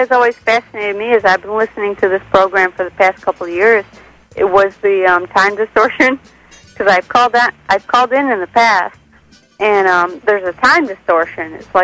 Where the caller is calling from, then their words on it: North Branch, Michigan, United States; Right now, I am in North Branch, Michigan.